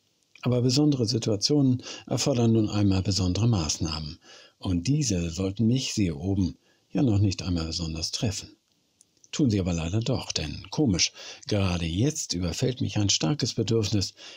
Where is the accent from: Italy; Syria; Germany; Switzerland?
Germany; Northern Germany; born there; Als gebürtiger Norddeutscher gehört es praktisch zu meiner genetischen Grundausstattung, Abstand zu anderen Menschen zu halten.